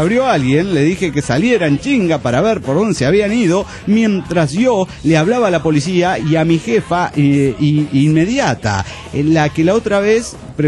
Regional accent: Paraná, Entre Ríos, Argentina; de Paraná, Entre Ríos, Argentina.

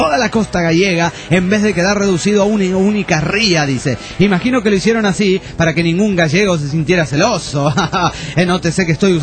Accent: Guatemala; de Guatemala.

